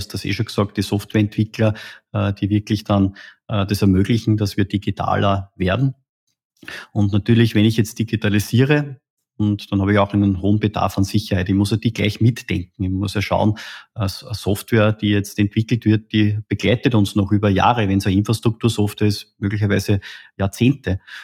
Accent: Upper Austria, Austria; Ja, konkret bin ja Oberösterreicher, du auch.

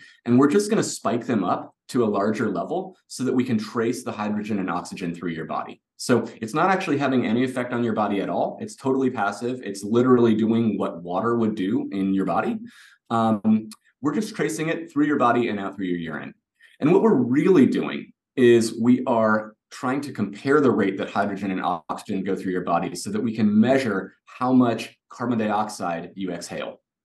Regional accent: Virginia, United States; I'm from Virginia. I was a good high school runner there and then moved on to Stanford.

